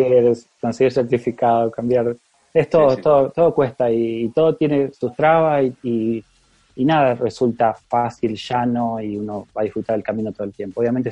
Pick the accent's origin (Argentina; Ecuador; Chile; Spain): Argentina; now in Dublin, Ireland; que no somos solo argentinos, que cuando también pasan por ese tipo de experiencias, como les contaba, acá en Dublin está lleno de extranjeros, somos mayoría de extranjeros